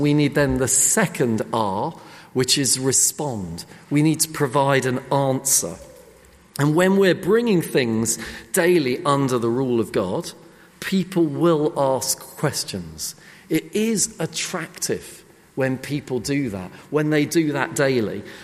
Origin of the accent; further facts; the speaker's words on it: England, United Kingdom; we just wanted to do something that really reminded us of being British, of being English.